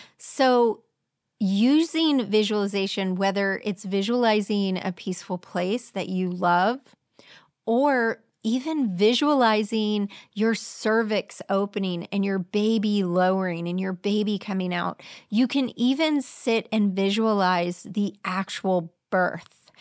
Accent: Clearwater, Florida, United States; I grew up in Clearwater. I love St. Pete Beach.

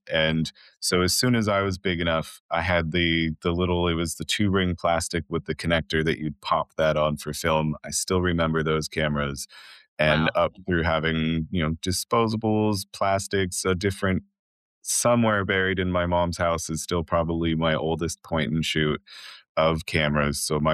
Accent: Oregon, United States; I was definitely determined to get away from my hometown. Oregon, I was not convinced that I would ever leave, which is probably what most people that grew up in Oregon would say.

